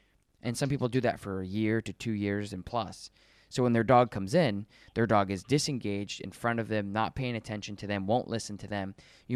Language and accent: English; Colorado, United States; born there; So the weird thing is I'm from, I was born in Colorado.